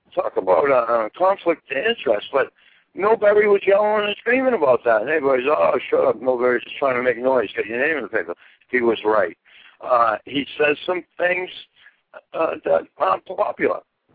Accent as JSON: {"language": "English", "town": "Boston", "region": "Massachusetts", "country": "United States", "tie": "born or raised there", "said": "You know, I grew up in Boston."}